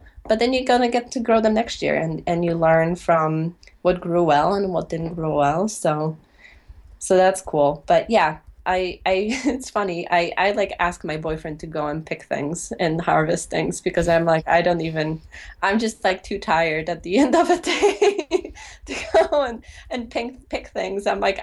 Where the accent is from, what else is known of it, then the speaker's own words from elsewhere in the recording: Poland; now in United States; growing up in Poland, you have a lot easier access to locally grown produce because I grew up in a city, but just outside on the outskirts of a city is a very rural area.